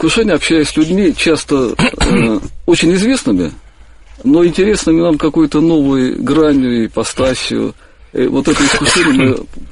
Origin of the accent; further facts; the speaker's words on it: Moscow, Russia; я из Москвы